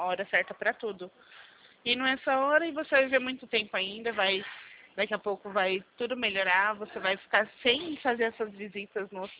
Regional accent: Jundiaí, São Paulo, Brazil; Eu sou aqui de Jundiaí, pertinho de você.

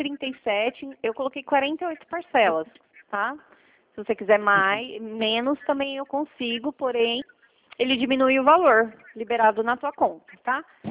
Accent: São Paulo, Brazil; Eu sou daqui de São Paulo.

